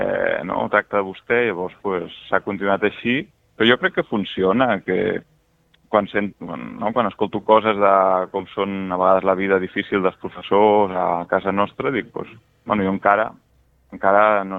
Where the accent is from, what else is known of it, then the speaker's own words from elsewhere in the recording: Badalona, Catalonia, Spain; jo sóc de Badalona, vaig néixer als anys 80